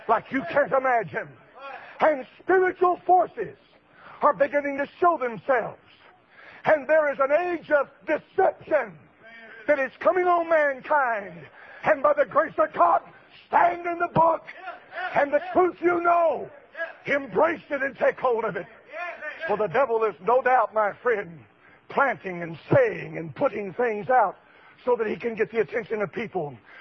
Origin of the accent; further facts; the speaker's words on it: United States; I was born and raised in this country. From the top of my head to the bottom of my feet, I am an American. I love America. I love my country.